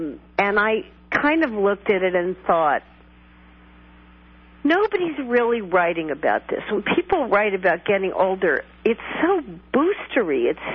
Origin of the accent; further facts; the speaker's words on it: California, United States; When I was growing up in California, basically the only women who dyed their hair